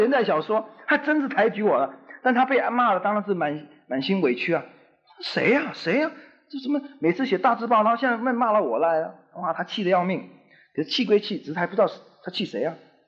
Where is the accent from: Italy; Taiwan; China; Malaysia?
Taiwan; 我们台湾话或闽南话这样讲，